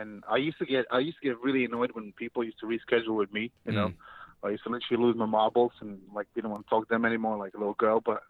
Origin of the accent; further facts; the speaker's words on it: Latvia; English is a second language; now in United Kingdom; I was born and raised in Latvia, which is in Europe, and most people don't know where it is, and that's fine. It's on the side of Russia, the Baltic states. On a Baltic Sea. However, I've lived for almost 10 years in England, so that's why my accent is pretty mixed